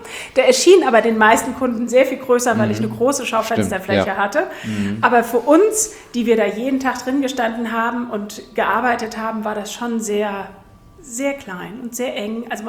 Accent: Wiesbaden, Hesse, Germany; Ehrlich gesagt bin ich mit Gewürzen groß geworden, ich komme nicht aus Hamburg, ich komme aus Wiesbaden

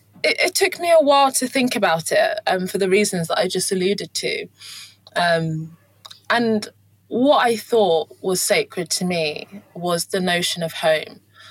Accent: London, United Kingdom; also born or lived in Kent; So I was born in London and born in Streatham in southwest London, and then moved to southeast London, and then moved to Kent, and then went to boarding school in Hertfordshire, and then went to university in Leeds.

